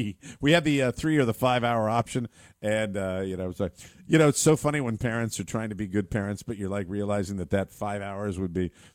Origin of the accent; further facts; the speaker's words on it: Ireland; Because you know, I'm Irish.